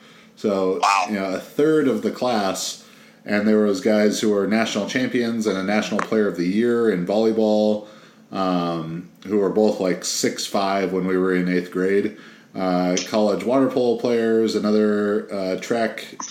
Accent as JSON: {"language": "English", "region": "California", "country": "United States", "tie": "born or raised there", "said": "I was not exposed to really any manual labor growing up in Orange County"}